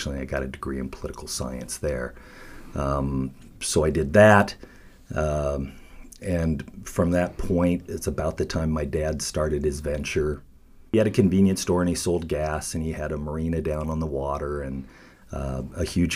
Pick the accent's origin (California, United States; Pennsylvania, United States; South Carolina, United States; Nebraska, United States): Nebraska, United States; Imperial; I grew up actually right on the Nebraska-Colorado border. Graduated from high school in Imperial, Nebraska.